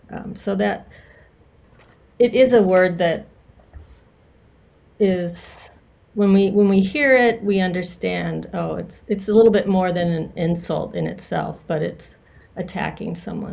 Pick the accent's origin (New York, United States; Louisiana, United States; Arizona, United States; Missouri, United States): Missouri, United States; St. Louis; also born or lived in Minnesota; I'm originally from St. Louis, but being in the ministry has taken us, mainly was for 28 years, a parish pastor. So we started in Minnesota